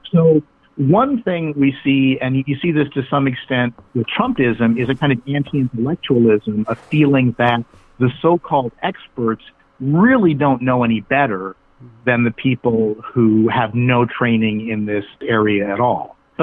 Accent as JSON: {"language": "English", "country": "United States", "said": "I'm an American, I love my country"}